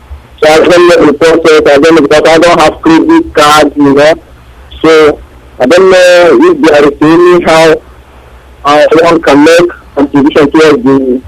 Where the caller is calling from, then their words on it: Russia; I'm calling from Russia.